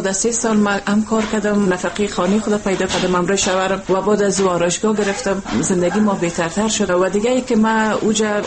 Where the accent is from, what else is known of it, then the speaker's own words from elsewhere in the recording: Afghanistan; من خودم افغانی هستم